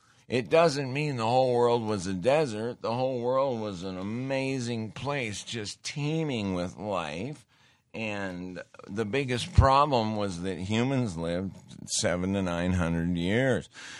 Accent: Montana, United States; I grew up in Montana. I loved Glacier Park. We went there every summer.

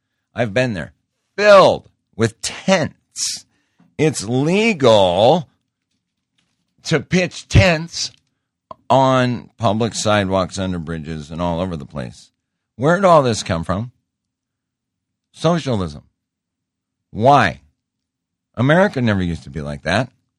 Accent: Montana, United States; When I was growing up in Montana, we had a class called Home Economics.

